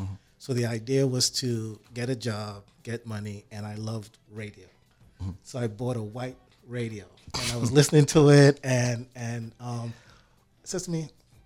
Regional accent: Queens, New York, United States; Growing up in Queens, New York was very interesting, and looking back was typical for an eight-year-old on the way up, growing up in that community.

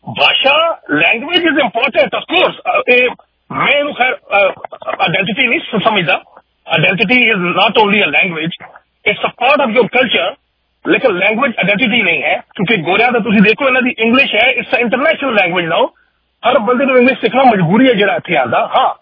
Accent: Punjab, Pakistan; ਮੈਂ ਖੁਦ ਪਾਕਿਸਤਾਨ ਤੋਂ ਹਾਂ, ਪੰਜਾਬ ਤੋਂ ਹਾਂ, ਹੁਣ ਸਾਡੇ ਪੰਜਾਬ ਦੇ ਅੰਦਰ ਸਰ ਜਿਹੜੀ ਪੰਜਾਬੀ ਹੈ ਉਹ ਹਰ 5-7-10 ਕਿਲੋਮੀਟਰ ਤੋਂ ਬਾਅਦ ਸਾਡਾ ਐਕਸੈਂਟ ਚੇਂਜ ਹੋ ਜਾਂਦਾ।

